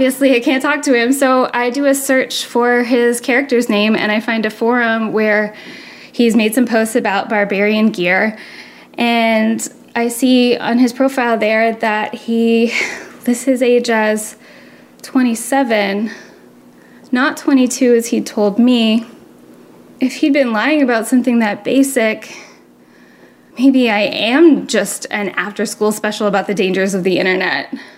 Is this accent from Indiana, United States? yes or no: no; Florida, United States; now in Paris, France; no one here cares if I'm from Florida or if I go to church or if my dad's a preacher